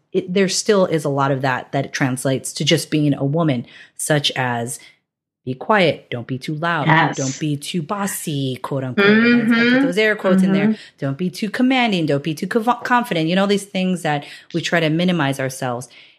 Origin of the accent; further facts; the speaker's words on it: Philippines; as a Filipino woman, I know what you're saying about as an Asian woman.